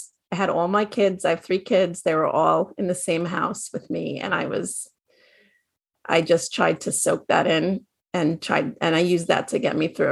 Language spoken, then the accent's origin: English; Northeast, United States; I'm from Northeast, right?